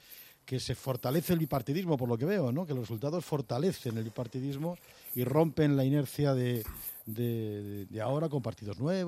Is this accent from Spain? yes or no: yes; Spain; como ciudadano español